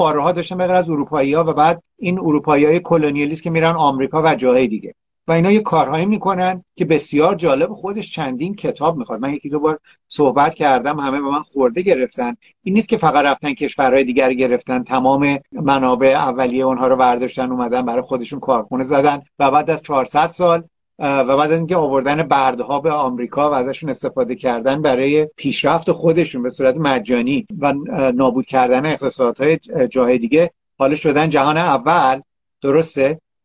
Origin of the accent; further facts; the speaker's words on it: Iran; فکر میکنم خیلی مهمه که ما به عنوان یک ایرانی هویت خودمون رو داشته باشیم